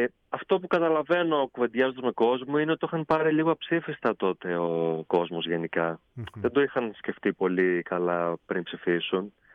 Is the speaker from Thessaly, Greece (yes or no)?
no; Peloponnese, Greece; Εγώ επειδή είμαι από την Πελοπόννησο, η σταφίδα ήταν το νούμερο ένα.